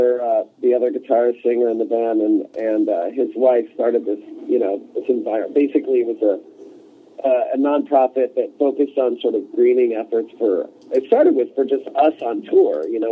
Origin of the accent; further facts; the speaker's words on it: Texas, United States; I mean, I grew up in Texas, so that was like kind of the thing with the Cowboys too.